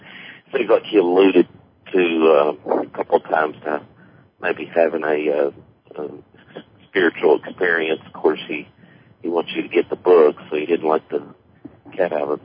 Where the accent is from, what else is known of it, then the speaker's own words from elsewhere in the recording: Kentucky, United States; I'm from Kentucky.